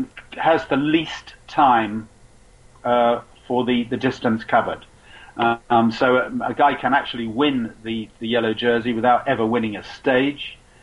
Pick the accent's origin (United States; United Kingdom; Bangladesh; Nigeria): United Kingdom; I mean, it's not because I'm British.